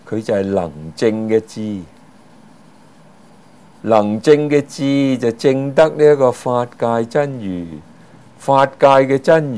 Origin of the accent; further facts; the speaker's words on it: China; 其實我哋中國人講咩啊？性本善啊嘛